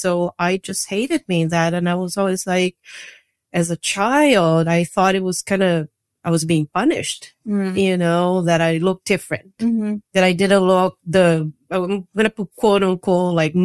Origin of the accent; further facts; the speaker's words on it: Brazil; English is a second language; I grew up in, I was raised in Brazil, which is a very body-centric mm-hmm. country.